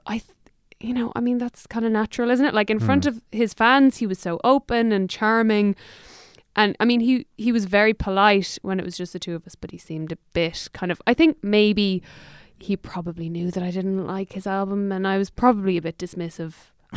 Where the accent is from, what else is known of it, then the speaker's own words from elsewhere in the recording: Ireland; I don't find it like offensive as an Irish person.